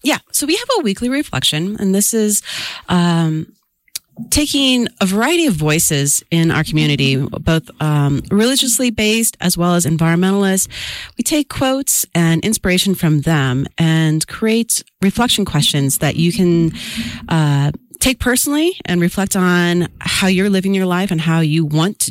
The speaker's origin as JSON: {"language": "English", "town": "Chicago", "region": "Illinois", "country": "United States", "tie": "born or raised there", "moved": "yes", "said": "I grew up in Chicago, and then we moved over to Singapore."}